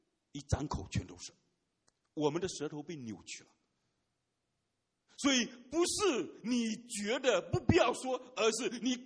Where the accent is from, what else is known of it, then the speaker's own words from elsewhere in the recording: China; 那我是中国人嘛，我挺谦卑的。